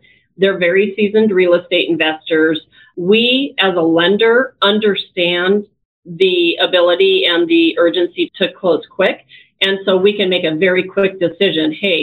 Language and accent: English; Spokane, Washington, United States; So Coeur d'Alene, Idaho is right next to Spokane, Washington. I'm originally from Spokane